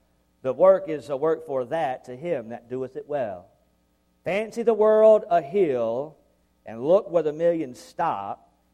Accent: the Carolinas, United States; But I'm from the Carolinas, and I love the Carolinas. And just west of where I was born and raised are the Blue Ridge Mountain Ranges.

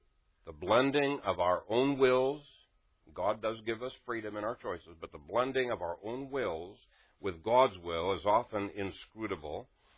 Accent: Canada; also born or lived in Africa; I came from Canada.

